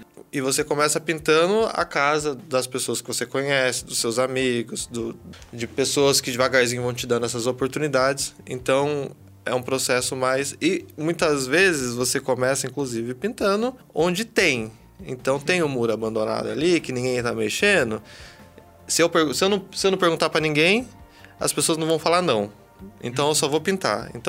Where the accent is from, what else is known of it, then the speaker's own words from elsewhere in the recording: Salesópolis, São Paulo, Brazil; Eu sou do estado de São Paulo. Já visitei, assim, o trânsito entre a capital e tal, mas nasci em Salesópolis, que é uma cidadezinha pequenininha, onde nasce o Rio Tietê, um dos rios mais importantes do estado.